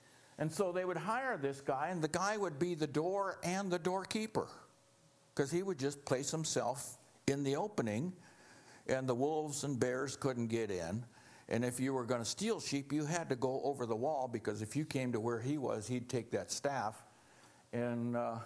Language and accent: English; Alaska, United States; most people don't know me. I'm from Alaska, so the word isn't around. There's a short Inuit man who can share stuff with you.